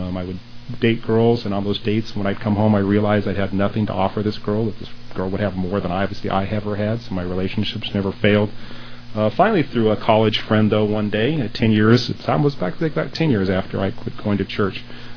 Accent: Monrovia, California, United States; I grew up in Monrovia, California, and I grew up in a Baptist household.

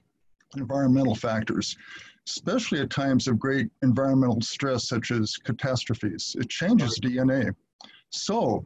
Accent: Monrovia, California, United States; from Monrovia. That's not Mongolia. That's near Pasadena and Monrovia.

